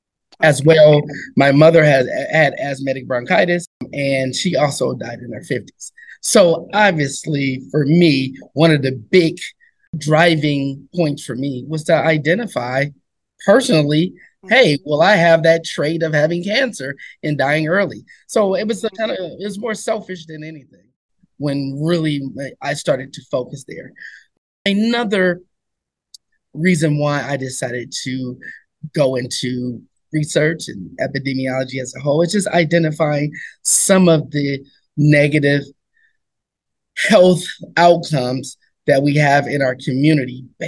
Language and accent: English; Oakland, California, United States; Born and raised in Oakland, lived in Oakland all my life